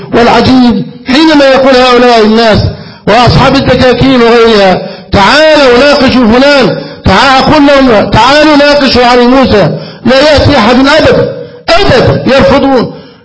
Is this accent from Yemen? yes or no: no; Egypt; فنسأل الله جل وعلا أن يحفظ بلدنا مصر.